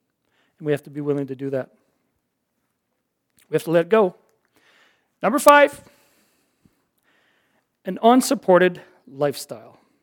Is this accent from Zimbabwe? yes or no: no; Northwest Territories, Canada; now in Moonbeam, Canada; We had just moved to Moonbeam. Nobody knew us there, right? We come from the Northwest Territories. We were in fellowship in the churches up there.